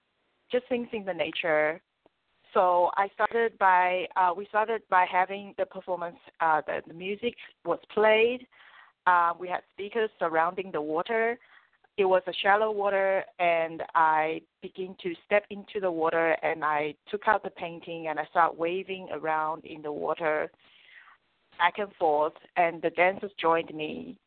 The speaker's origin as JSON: {"language": "English", "country": "Australia", "tie": "born or raised there", "also_born_or_lived": "Taiwan / Beijing, China / Paris, France", "said": "I am a Taiwanese-born artist. I grew up in Australia, and I studied in Beijing in Central Academy of Fine Arts when I was 19. I was there for 4 years"}